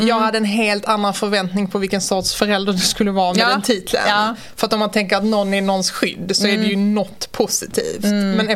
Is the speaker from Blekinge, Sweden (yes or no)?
no; Skåne, Sweden; Ja, men det är bara att jag är skåning som jag säger så där.